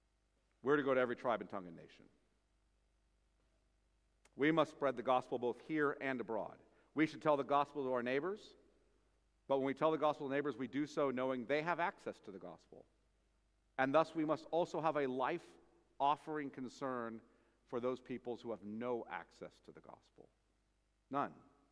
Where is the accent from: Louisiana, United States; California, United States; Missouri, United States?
California, United States; Now, as a Californian, seeing all the churches I saw coming in here